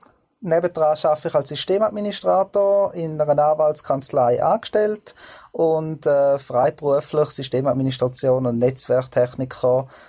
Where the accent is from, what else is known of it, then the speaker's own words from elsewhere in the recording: Zug, Switzerland; Ich komme aus dem Kanton Zug